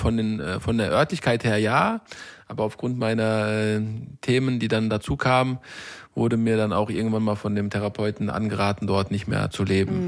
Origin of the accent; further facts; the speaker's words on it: Germany; Also ich sehe türkisch aus, aber habe sehr, sehr viel von den deutschen Tugenden mitgenommen. Bin hier geboren, hier auch aufgewachsen. Und ich finde es auch sehr, sehr gut, dass ich sozusagen beide Wurzeln dann auch tatsächlich mitleben durfte und da drin auch aufwachsen durfte